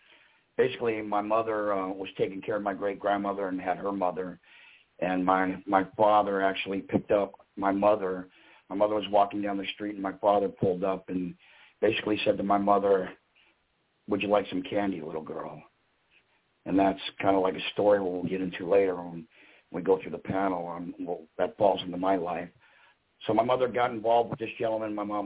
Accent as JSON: {"language": "English", "town": "Los Angeles", "region": "California", "country": "United States", "lives_now": "Ventura, United States", "said": "Actually, I'm from Los Angeles, and I'm residing in Ventura, California."}